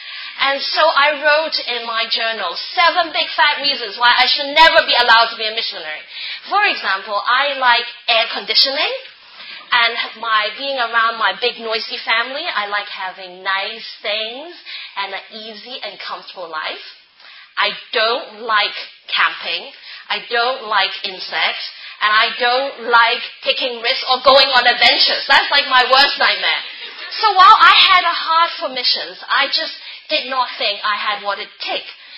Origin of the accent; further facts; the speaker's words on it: Hong Kong; now in Republic of the Congo; I'm from Hong Kong. We're British, and we've been serving in the Republic of Congo since 2012.